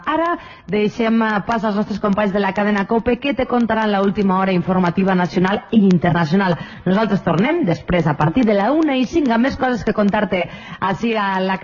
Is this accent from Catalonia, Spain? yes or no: no; Santa Magdalena de Pulpís, Valencian Community, Spain; com jo soc de Santa Magdalena, evidentment conec aquestes tradicions